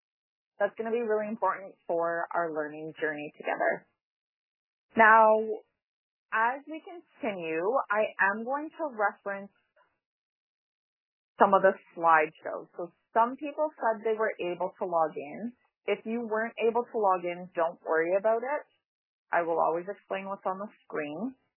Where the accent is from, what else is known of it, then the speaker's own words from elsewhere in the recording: Yellowknife, Northwest Territories, Canada; I'm from Yellowknife.